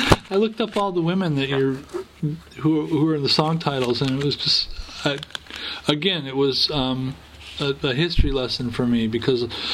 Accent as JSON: {"language": "English", "country": "United States", "said": "There's a being an American and not a Brit."}